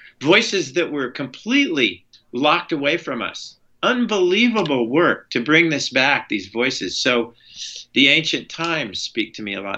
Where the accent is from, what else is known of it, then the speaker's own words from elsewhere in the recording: Arizona, United States; I grew up in Southern Arizona, and I grew up in a very mixed Anglo-Chicano, Anglo-Mexicano community.